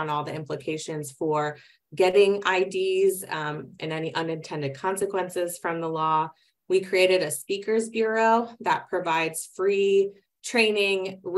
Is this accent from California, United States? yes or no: no; Ohio, United States; also born or lived in Florida; And I started doing it in Florida, where I kind of learned the ropes, and then I missed my home state of Ohio. So I moved back here about 5 or 6 years ago to Cincinnati, where I've been living and working and organizing.